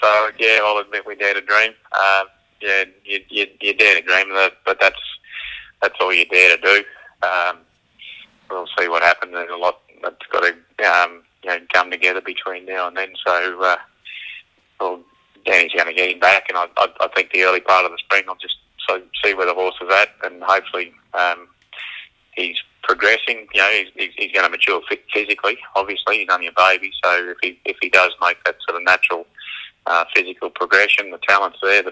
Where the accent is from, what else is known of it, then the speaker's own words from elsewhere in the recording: Australia; as an Aussie